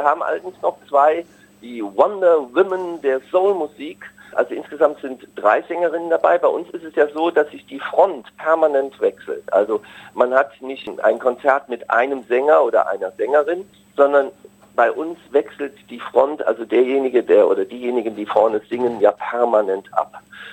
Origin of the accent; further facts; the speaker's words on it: Rhineland, Germany; Wir kommen ja alle aus dem Rheinland